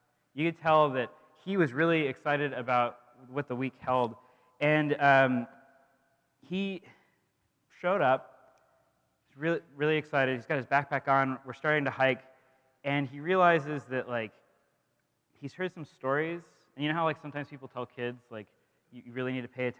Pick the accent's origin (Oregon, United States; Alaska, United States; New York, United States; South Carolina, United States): Oregon, United States; So I've shared with some of you that I grew up in the Pacific Northwest, specifically in Oregon, and there's a certain culture in Oregon that I was a part of.